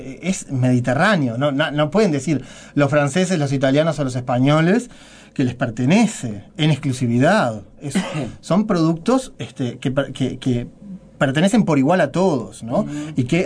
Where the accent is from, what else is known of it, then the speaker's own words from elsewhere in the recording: Montevideo, Uruguay; Que nosotros, como montevideanos, ignoramos esas carnes.